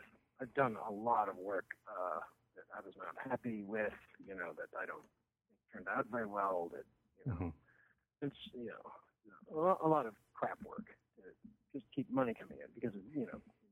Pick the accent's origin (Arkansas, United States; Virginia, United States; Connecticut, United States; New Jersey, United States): Connecticut, United States; I grew up kind of near Hartford, where Mark Twain lived for a little bit